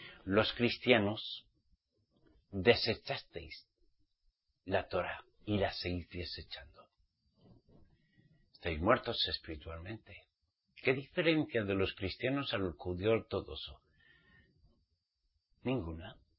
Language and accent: Spanish; Spain; Soy español, pero no soy español. Nací en España, de mi papá y de mi mamá. Cristiano nací, en religión cristiana.